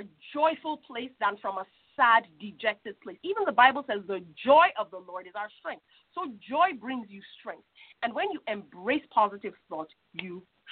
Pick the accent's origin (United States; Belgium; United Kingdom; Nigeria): Nigeria; I was brought up in Nigeria, by the way.